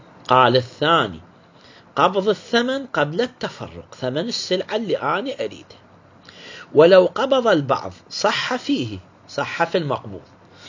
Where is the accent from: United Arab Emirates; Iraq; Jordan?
Iraq; إحنا عندنا بالعراق